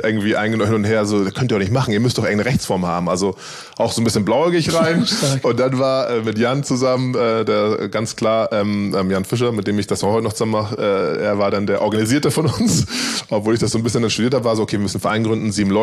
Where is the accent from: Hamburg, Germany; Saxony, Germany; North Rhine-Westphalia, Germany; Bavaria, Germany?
Hamburg, Germany; Wir sind in Hamburg aufgewachsen. Für uns war Willensburg 40 Jahre lang ein weißer Fleck auf der Karte.